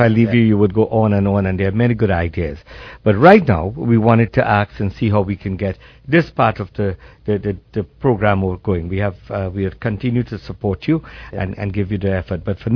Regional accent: Trinidad, Trinidad & Tobago; although I am from Trinidad, we always help Pakistan, India

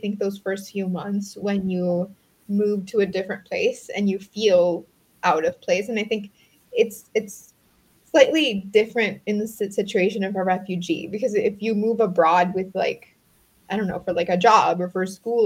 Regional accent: El Salvador; So I'm from El Salvador, and like you would be surprised at how big soccer is in like a lot of parts of the world. Like I grew up and my family

